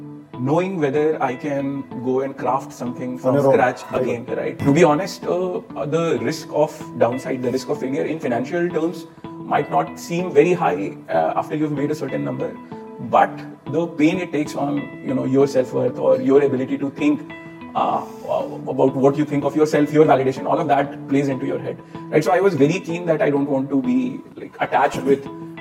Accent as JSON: {"language": "English", "town": "Patna", "region": "Bihar", "country": "India", "tie": "born or raised there", "said": "I was born and brought up in Patna. My parents both were government officers."}